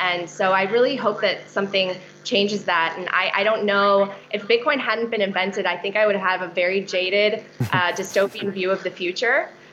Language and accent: English; Poland; now in United States; It's the reason my parents came here from a communist country. I'm from Poland. My family came here for the American dream